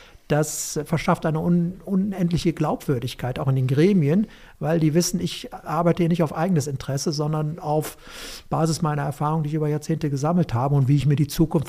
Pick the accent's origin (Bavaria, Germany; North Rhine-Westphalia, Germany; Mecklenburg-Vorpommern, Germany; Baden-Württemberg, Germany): North Rhine-Westphalia, Germany; Wie gesagt, ich komme aus der Region und bei uns waren es entweder im Rheinland Fans des FC oder der Fohlen in Gladbach.